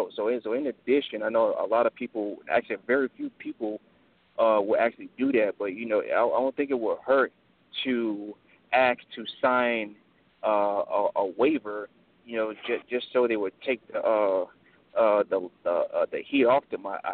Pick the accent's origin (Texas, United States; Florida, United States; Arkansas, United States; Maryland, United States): Florida, United States; now in Virginia, United States; One for Virginia and one for the state of Florida because I'm originally from Florida.